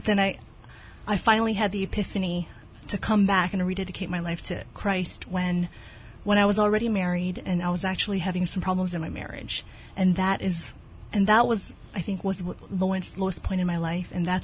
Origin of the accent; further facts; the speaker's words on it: Waipahu, Hawaii, United States; also born or lived in Guam; So I'm from Waipahu. My dad was actually in the Navy, and so I was born in Guam because that's where we were stationed at the time. And so we moved back here to Hawaii